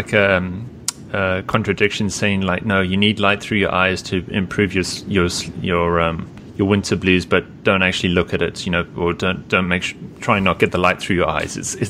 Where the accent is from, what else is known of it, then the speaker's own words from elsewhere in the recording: Johannesburg, Gauteng, South Africa; now in Europe; especially where I was from, Johannesburg